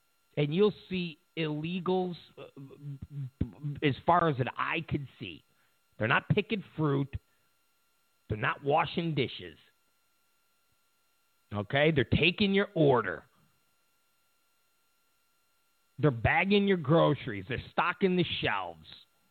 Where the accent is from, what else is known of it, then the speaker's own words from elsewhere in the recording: New York, United States; The thing about New Yorkers, I'm a New Yorker, we exaggerate.